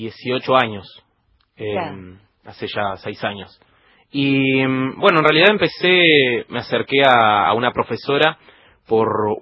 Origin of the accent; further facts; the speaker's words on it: Río Gallegos, Santa Cruz, Argentina; yo soy de Río Gallegos, allá no hay profesores de canto, hay muy poco, es bastante limitado.